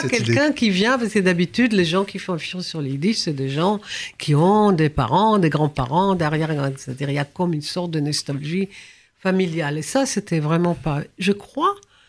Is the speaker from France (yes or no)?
yes; France; J'ai grandi ici en France, hein, c'est pas la même chose